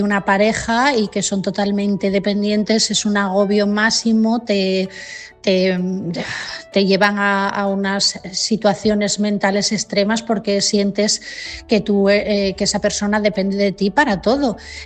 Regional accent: Asturias, Spain; de Asturias

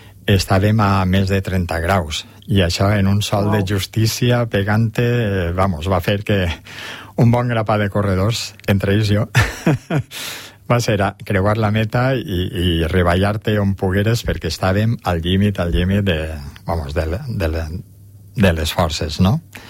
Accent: Oliva, Valencian Community, Spain; Sí, soc d'Oliva, sí, de tota la vida, i amb molt d'orgull, i sempre he volgut viure allí, no?

